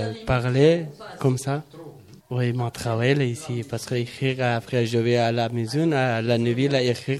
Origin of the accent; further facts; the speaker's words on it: Afghanistan; French is a second language; now in France; je suis afghan. Je viens d'Afghanistan, à France.